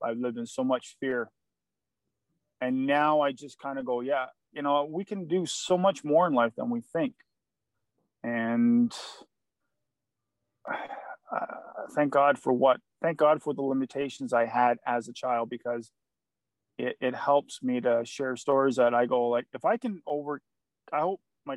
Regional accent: Kingston, Ontario, Canada; I used to work in a retail job at Home Depot stores here in Canada, my hometown, Kingston.

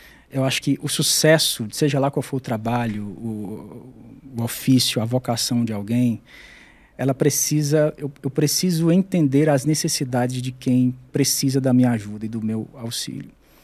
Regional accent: Fortaleza, Ceará, Brazil; moved away; Então, ir embora de casa, ir morar tão longe. Eu sou de Fortaleza, né? Sou cearense.

